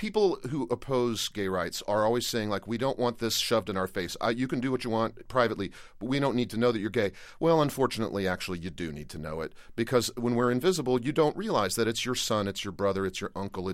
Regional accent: Midwest, United States; I was from the Midwest. I've got this incredibly masculine quality.

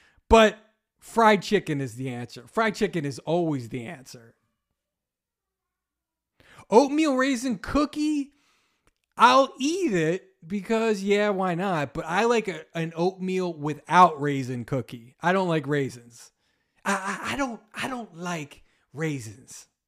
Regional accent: New Jersey, United States; I am from the Philadelphia area, 20 miles east of Philly in a little town called Chemung, which no one knows where it is, but it's like 10 miles from Cherry Hill, which you'll probably know.

